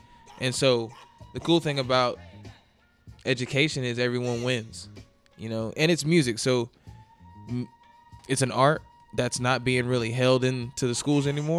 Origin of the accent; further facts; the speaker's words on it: Georgia, United States; Yeah, because I'm from Georgia, you know. You from Cali. I ain't from here like that.